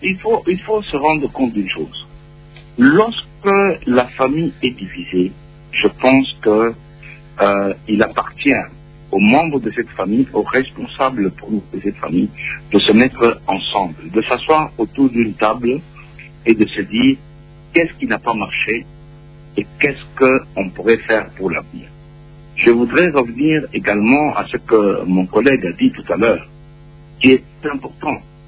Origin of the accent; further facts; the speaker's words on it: DR Congo; qu'est-ce qui nous arrive, nous, en tant que Congolais